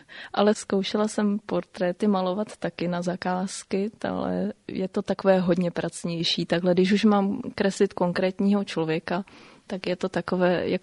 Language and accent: Czech; Vsetín, Zlín Region, Czechia; now in Brno, Czechia; Ano, pocházím ze Vsetína a teďka teda momentálně už 12 let žiju v Brně.